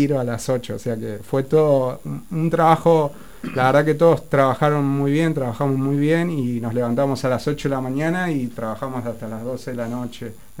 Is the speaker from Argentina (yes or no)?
yes; Lanús, Buenos Aires Province, Argentina; yo soy de Lanús